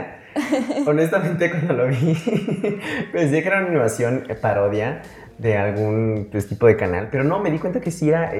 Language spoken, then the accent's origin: Spanish; Mexico; es muy gracioso como los mexicanos podemos sacar lo cómico a cualquier situación.